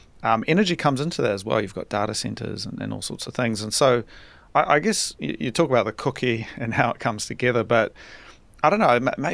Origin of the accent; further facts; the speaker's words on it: New Zealand; now in Japan; So I'm from New Zealand originally, but I live in Japan.